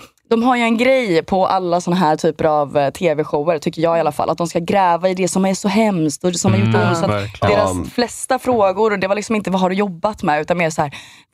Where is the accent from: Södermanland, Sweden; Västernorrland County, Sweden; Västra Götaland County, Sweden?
Västra Götaland County, Sweden; Gothenburg; now in Stockholm, Sweden; Nej, jag är från Göteborg.